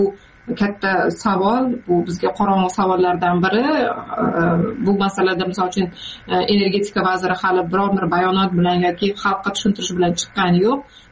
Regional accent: Jizzakh Region, Uzbekistan; Bolalik Jizzaxda katta bo'lganman, Zardor tumanida.

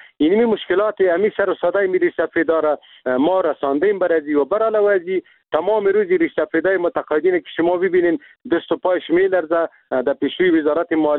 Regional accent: Afghanistan; ما خود مسلمان هستیم، ما افغان هستیم، از این ملت هستیم، یعنی میجا زندگی کردیم، در میجا تولد شدیم

